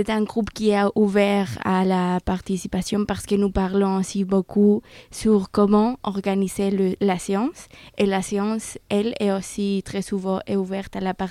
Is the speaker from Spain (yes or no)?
yes; Bilbao, Basque Country, Spain; also born or lived in Berlin; now in Geneva, Switzerland; Et je viens de Bilbao, qui a une vie très politique.